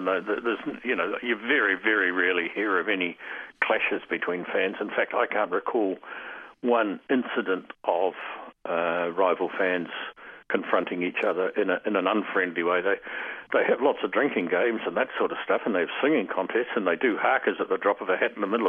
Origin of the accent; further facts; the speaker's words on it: New Zealand; Because I'm a New Zealander and rugby is important to me.